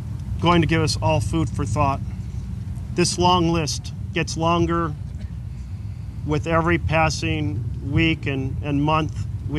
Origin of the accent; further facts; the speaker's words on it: Roseburg, Oregon, United States; also born or lived in Myrtle Creek; I was born in Myrtle Creek, just south of here. And when I was about 2, we moved here to Roseburg. I went to first grade here.